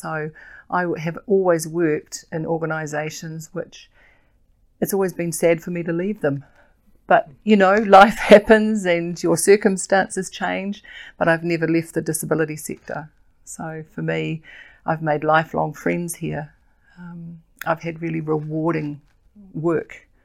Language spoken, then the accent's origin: English; Auckland, New Zealand; So I grew up in Auckland, in South Auckland, and I've worked in the disability sector for 40 years.